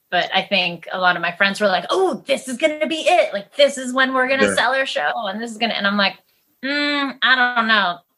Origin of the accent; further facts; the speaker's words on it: Pennsylvania, United States; I'm from Pennsylvania. So watching my home state kind of pull through in a clinch was really satisfying.